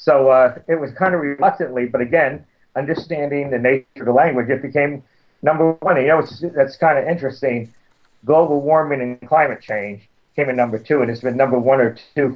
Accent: New York, United States; when I grew up outside of New York City

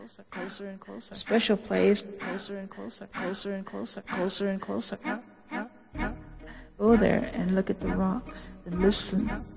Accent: Kaibab, Arizona, United States; I'm from Kaibab, Arizona. I was born on the Kaibab Paiute Reservation, March the 21st, 1920.

